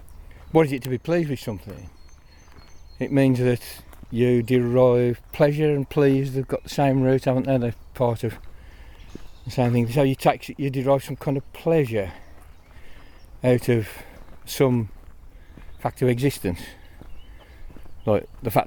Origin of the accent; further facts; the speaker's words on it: England, United Kingdom; So you can be proud of the England team because we're English.